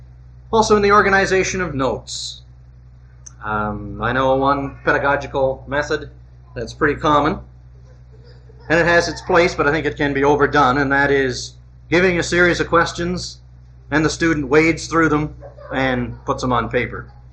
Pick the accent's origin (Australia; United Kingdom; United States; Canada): Canada; I'm from Canada, and we do things a little differently and oddly there.